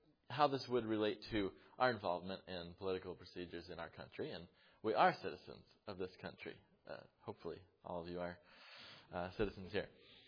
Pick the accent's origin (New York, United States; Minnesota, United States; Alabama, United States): New York, United States; Mount Morris; born there; I was born in Mount Morris, New York. It wasn't any of my choosing. I don't remember it. But it happened. But I was born again, actually in the same house in Mount Morris, New York, praise the Lord, as a young boy.